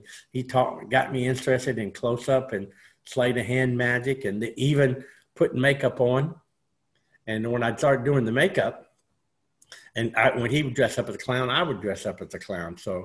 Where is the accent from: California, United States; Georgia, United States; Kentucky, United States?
Kentucky, United States; Louisville; I was from Louisville, Kentucky. I went to high school when I was a senior